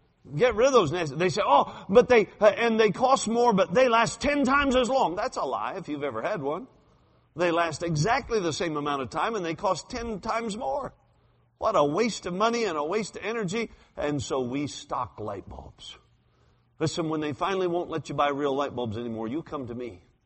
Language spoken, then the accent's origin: English; Alaska, United States; I'm from Alaska. We have earthquakes every day.